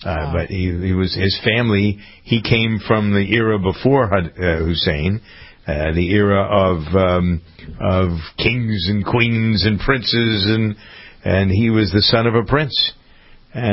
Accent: Framingham, Massachusetts, United States; I'm from Framingham, Massachusetts. There wasn't a Muslim within 100 miles of here when I was a kid growing up.

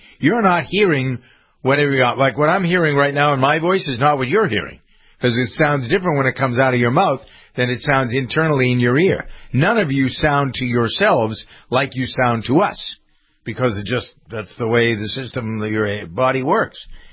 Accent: New England, United States; accent: New England; I'm getting a lot of jazz from my friends here about my New England accent.

